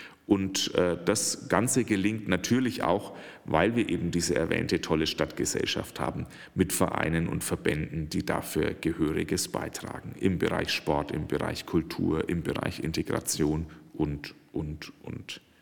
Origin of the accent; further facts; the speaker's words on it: Schwabach, Bavaria, Germany; Ich bin schon in Schwabach aufgewachsen und wohne unglaublich gern hier.